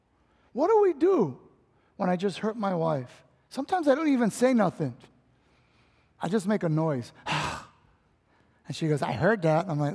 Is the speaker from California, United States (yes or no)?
yes; California, United States; I know I'm from Cali.